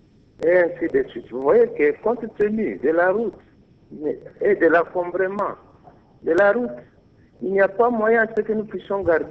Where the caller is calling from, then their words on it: Uvira, South Kivu, DR Congo; c'est un problème épineux ici chez nous à Uvira.